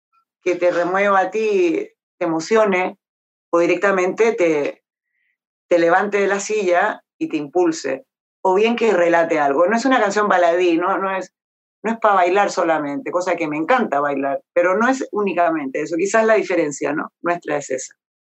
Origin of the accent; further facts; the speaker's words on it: Chile; now in Spain; Para mí, como ciudadana chilena que vive aquí en España